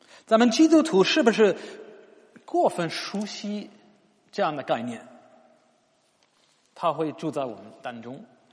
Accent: United Kingdom; Chinese is a second language; 反正我们英国人会想到野营旅行，或者音乐节，或者婚礼婚宴所使用的大帐篷

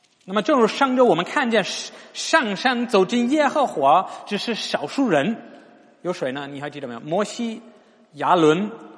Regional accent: United Kingdom; Chinese is a second language; 反正我们英国人会想到野营旅行，或者音乐节，或者婚礼婚宴所使用的大帐篷

